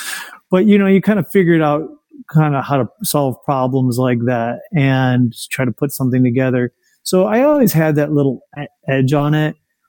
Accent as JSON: {"language": "English", "town": "Detroit", "region": "Michigan", "country": "United States", "tie": "born or raised there", "said": "So first of all, I grew up in an old neighborhood in Detroit. It's called Indian Village, if anybody's around there."}